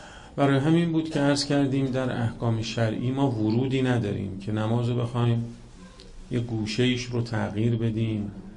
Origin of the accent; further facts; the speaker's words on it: Iran; به لحاظ مثلا اینکه ما ایرانی هستیم